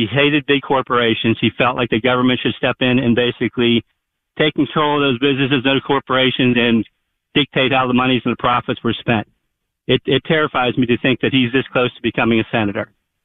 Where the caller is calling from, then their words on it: Pittsburgh, Pennsylvania, United States; I'm calling from Pittsburgh, which is next to Braddock, which our good friend John Fetterman is from.